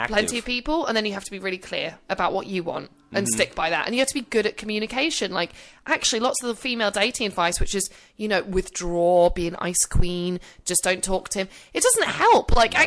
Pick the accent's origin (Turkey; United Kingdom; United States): United Kingdom; I've got two Y's because I'm British.